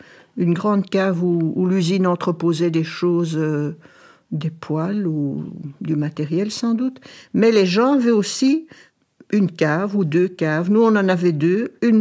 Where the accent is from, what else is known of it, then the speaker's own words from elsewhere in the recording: Brussels, Belgium; born there; Moi, je suis née à Bruxelles, à l'hôpital Saint-Pierre. Et puis, j'ai habité au Familistère Godin, parce que mon père travaillait à l'usine des poils Godin. Et j'y ai vécu jusqu'en 1964